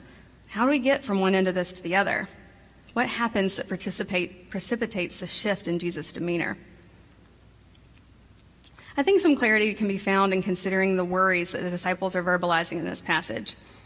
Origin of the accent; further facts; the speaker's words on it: Montgomery, Alabama, United States; I grew up in Montgomery, Alabama, and when I was in sixth grade, I transferred to a new school